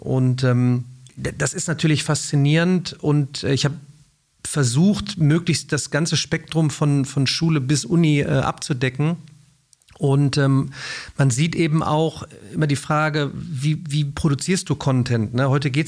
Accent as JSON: {"language": "German", "town": "Remscheid", "region": "North Rhine-Westphalia", "country": "Germany", "said": "Ich komme ja praktisch aus dem Dorf. Ne? Also ich bin der Junge aus Remscheid"}